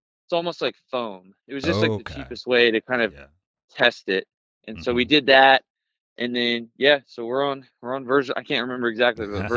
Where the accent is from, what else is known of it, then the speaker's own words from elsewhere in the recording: Dallas, Texas, United States; Yeah, so I'm from Dallas, Texas, and my wife and I have always been into backyard games.